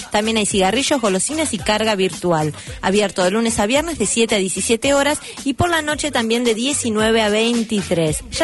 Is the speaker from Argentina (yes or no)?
yes; Buenos Aires, Argentina; en el barrio donde yo me crié en Buenos Aires, los chicos cuando yo pasaba paraban de jugar a la pelota.